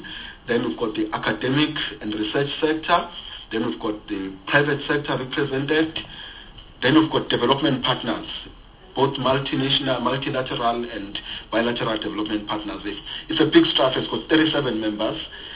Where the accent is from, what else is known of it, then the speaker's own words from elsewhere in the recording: KwaZulu-Natal, South Africa; it's got nothing to do with the fact that I'm from KwaZulu-Natal.